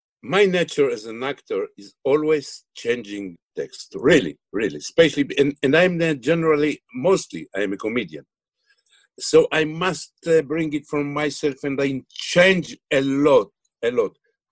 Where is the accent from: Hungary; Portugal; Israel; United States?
Israel; two women who came to me and asked me if I am an actor from Israel and if I play Stiesel. I told them yes.